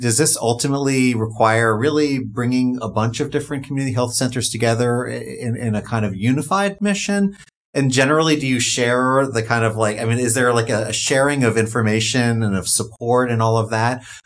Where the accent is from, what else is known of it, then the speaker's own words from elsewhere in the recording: New York, United States; my home state of New York